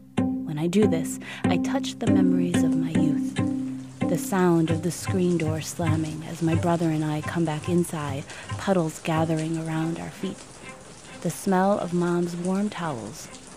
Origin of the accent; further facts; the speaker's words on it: Oshkosh, Wisconsin, United States; Growing up in Oshkosh, I had the fortune to have a mother